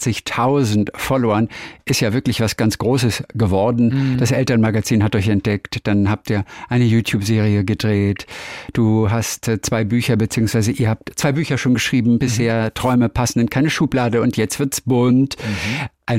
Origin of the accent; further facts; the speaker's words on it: Northern Germany, Germany; ich komme aus Norddeutschland.